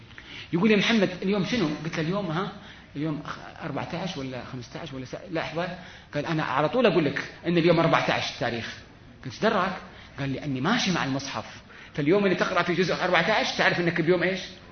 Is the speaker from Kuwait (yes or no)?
yes; Kuwait; في المعهد الديني عندنا في الكويت